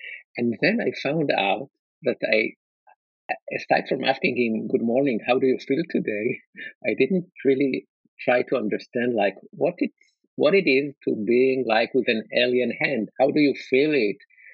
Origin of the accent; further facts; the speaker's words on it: Jerusalem, Jerusalem District, Israel; although I grew up in Jerusalem, and it's like not a small town. It was back then like 500,000 people there